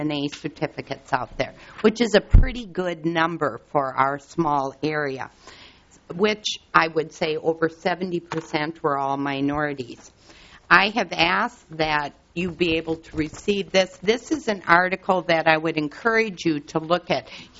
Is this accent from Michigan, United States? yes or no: no; Marshall, Minnesota, United States; I come from Marshall, Minnesota, so every one of the people that talk from Greater Minnesota totally can understand where they're coming from for the lack of people out there.